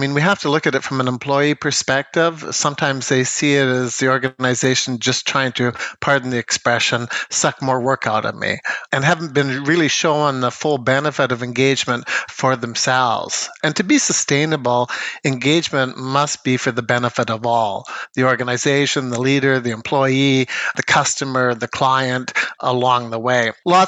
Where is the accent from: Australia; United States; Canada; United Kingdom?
Canada; the Prairies; It's prairie-like. I'm from the Canadian prairies.